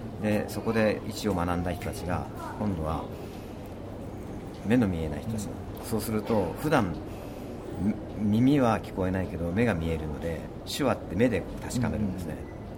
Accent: Niigata, Japan; 僕は新潟出身なんですけど

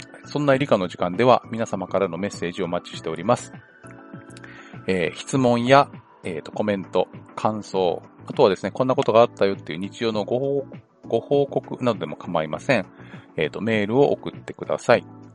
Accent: North Kanto, Japan; 私は北関東の育ちなんで

